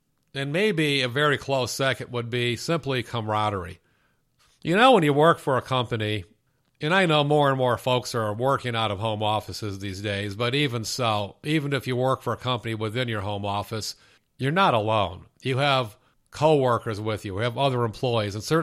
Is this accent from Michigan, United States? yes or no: no; Illinois, United States; In Illinois, my home state, there are 3 ASHI chapters.